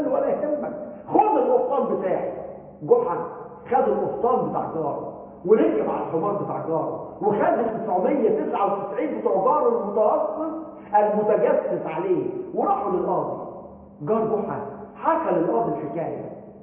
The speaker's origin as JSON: {"language": "Arabic", "country": "Egypt", "said": "أخلاقنا كمصريين"}